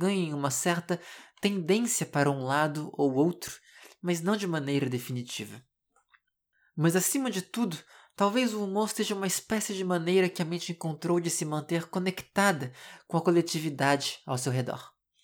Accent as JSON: {"language": "Portuguese", "country": "Brazil", "moved": "yes", "lives_now": "Montreal, Canada", "said": "eu costumo dizer que eu saí do Brasil, em parte ao menos, por causa justamente desses estresses e dessa ansiedade que eu comecei a desenvolver em função de todos os problemas do transporte público e privado em Brasília e em geral no Brasil."}